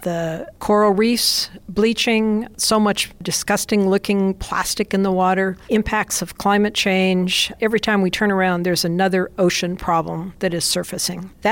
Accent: Colorado, United States; Being a swimmer and spending time in and around the water when I was growing up in Colorado

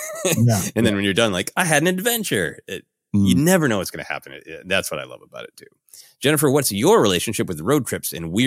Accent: Brainerd, Minnesota, United States; also born or lived in Portland, Oregon; I was born in Brainerd, Minnesota, a small town up north in Minnesota. And then my parents moved out to Portland, Oregon. And we drove in a station wagon there, and then I lived there for 2 years, and then we drove back

